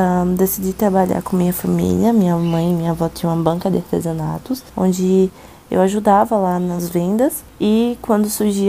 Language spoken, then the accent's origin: Portuguese; Aracaju, Sergipe, Brazil; now in São Paulo, Brazil; Eu sou natural de Aracaju, Sergipe. Nasci e cresci na minha cidade. Me formei lá em nutrição, me formei aos 20 anos.